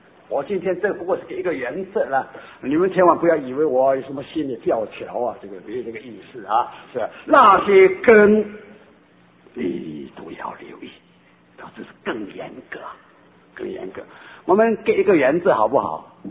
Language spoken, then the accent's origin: Chinese; Jiangsu-Zhejiang, China; 或者清酒是我们江浙人的甜酒郎呢